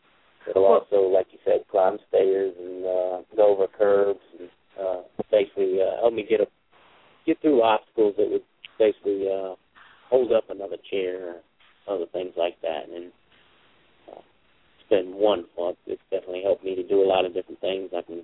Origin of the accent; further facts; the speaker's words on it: Lynchburg, Virginia, United States; I'm from Lynchburg, Virginia. That's where I grew up, right near the Blue Ridge Mountains there in Virginia.